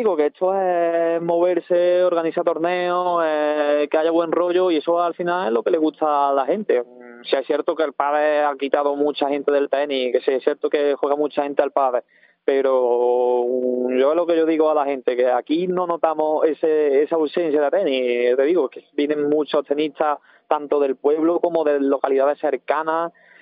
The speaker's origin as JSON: {"language": "Spanish", "town": "Pedrera", "region": "Andalusia", "country": "Spain", "said": "porque al final son amigos míos, son de Pedrera, de mi pueblo"}